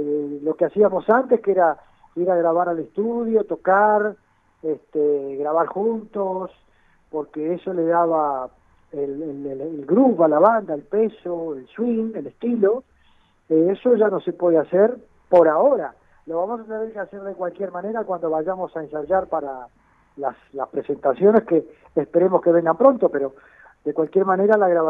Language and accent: Spanish; Spain; yo soy español, por otro lado, puedo ir cuando quiera, y tengo familia viviendo allá, así que tengo hijos viviendo